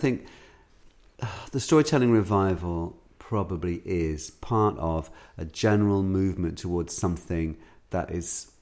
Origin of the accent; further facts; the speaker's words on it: Scotland, United Kingdom; born there; now in Wales; So even though I was born in Scotland, because I've lived here for most of my life